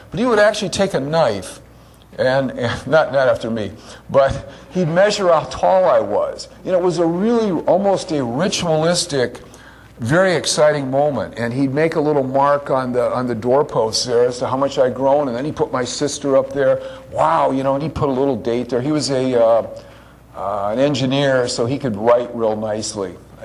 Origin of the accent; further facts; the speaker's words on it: Detroit, Michigan, United States; When I was a little guy, I was raised in Detroit, and we lived on a street called Lockerbie Road.